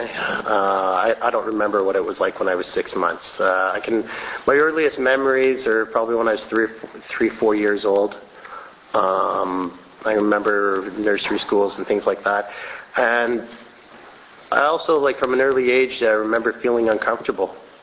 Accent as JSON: {"language": "English", "town": "Montreal", "region": "Quebec", "country": "Canada", "tie": "born or raised there", "said": "And I grew up in Montreal in a time that there was a lot of hash around"}